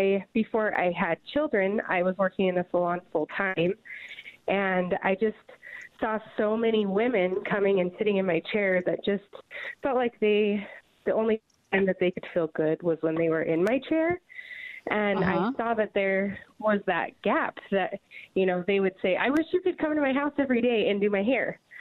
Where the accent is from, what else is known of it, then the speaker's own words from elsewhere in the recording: Idaho, United States; I'm originally from Idaho, and I will always be an Idaho potato girl